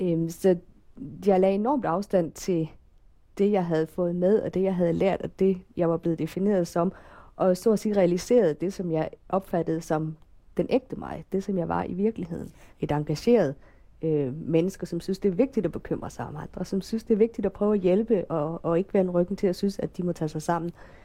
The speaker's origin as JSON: {"language": "Danish", "town": "Holstebro", "region": "Central Denmark Region", "country": "Denmark", "tie": "born or raised there", "also_born_or_lived": "Sønderjylland", "said": "Jeg voksede op i Holstebro i sådan et pænt borgerligt villakvarter."}